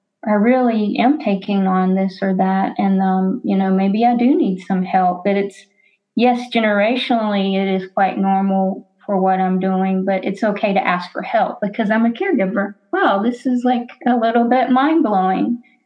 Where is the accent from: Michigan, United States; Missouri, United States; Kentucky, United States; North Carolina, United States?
North Carolina, United States; like in the South, like where I was raised in North Carolina